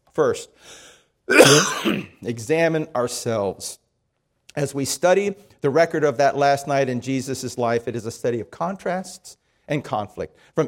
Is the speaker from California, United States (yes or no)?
no; Miami, Florida, United States; I grew up outside of Miami Airport, and we used to be able to go there.